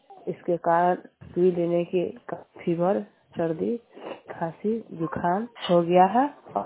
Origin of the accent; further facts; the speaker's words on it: Bishunpur Bathua, India; और बिशनपुर बथुआ पंचायत के रहने वाली हूँ।